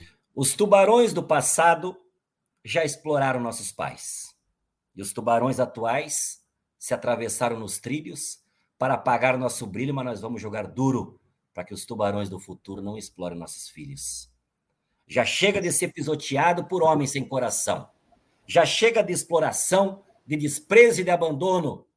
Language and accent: Portuguese; Miraguaí, Rio Grande do Sul, Brazil; Miraguaí, minha terra natal, foi a primeira cidade que fez o primeiro núcleo